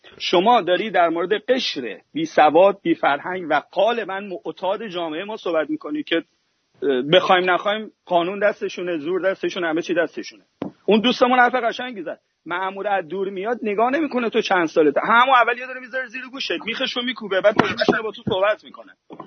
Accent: Tehran, Tehran Province, Iran; من 30 سال توی تهران بزرگ شدم

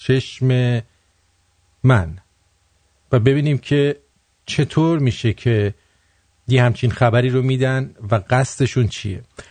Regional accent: Iran; همه ما ایرانی هستیم

